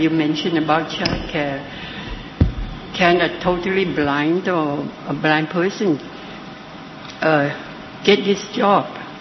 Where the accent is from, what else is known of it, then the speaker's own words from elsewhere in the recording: Thailand; from Thailand.